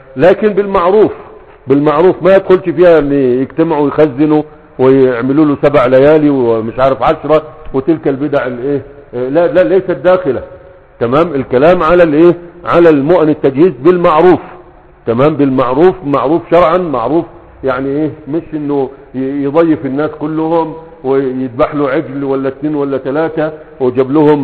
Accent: Egypt; now in Yemen; هنا يعني في اليمن ما تباع صح، ما تباع، لكن عندنا في مصر بتباع

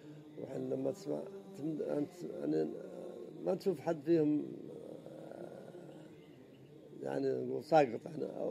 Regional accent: United Arab Emirates; في عندنا أسامي كثيرة في عندنا في الإمارات

